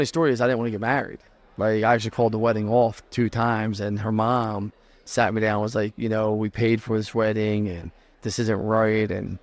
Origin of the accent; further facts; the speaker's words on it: Philadelphia, Pennsylvania, United States; from Northeast Philly, Bucks County. I grew up in group homes, foster care systems